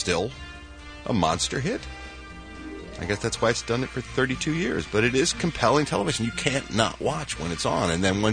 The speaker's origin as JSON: {"language": "English", "town": "Philadelphia", "region": "Pennsylvania", "country": "United States", "tie": "born or raised there", "said": "I've never been prouder of my hometown of Philadelphia, Pennsylvania."}